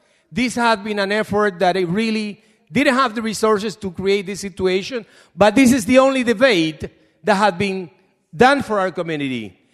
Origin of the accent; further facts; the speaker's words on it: Ecuador; now in Canada; I'm a Hispanic. I'm from Ecuador. I live just two blocks away from Jen and Finch. And I have been in this community since 1975